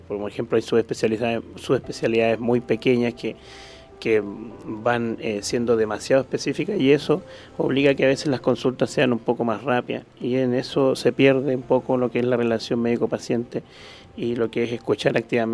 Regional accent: Iquique, Tarapacá, Chile; en la ciudad de Iquique. Yo soy iquiqueño y en esa ciudad trabajé 5 años en esta área.

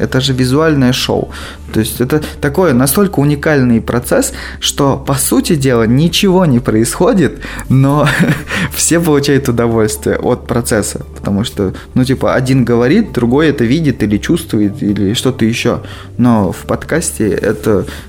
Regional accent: Oral, West Kazakhstan Region, Kazakhstan; Допустим, в Уральске, откуда я родом, там больше принято понятие

